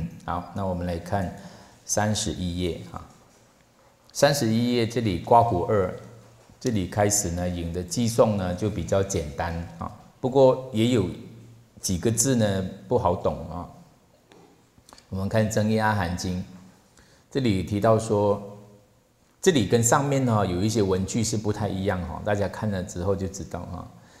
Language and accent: Chinese; Malaysia; Chinese is a second language; now in Taiwan; 其实我的中文不是很好啊。我刚从马来西亚来台湾的时候呢，我的那些在地的同学呢，他们在报告，其实我很多中文字成语我听不懂啊。